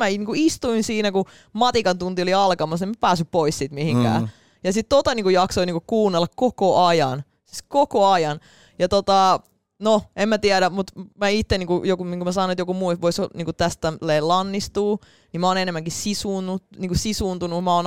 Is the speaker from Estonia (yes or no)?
yes; Narva, Ida-Viru County, Estonia; now in Finland; vuonna 97, kun muutettiin Suomeen, me asuttiin Narvassa, joka on niinku itäisin paikka koko Virossa.